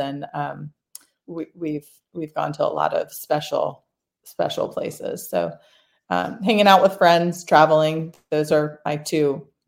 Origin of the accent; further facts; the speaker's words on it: Sandy Springs, Georgia, United States; also born or lived in Atlanta; I am an Atlanta native. I've been here my whole life. I grew up in Sandy Springs and I live in Dunwoody, and I love this city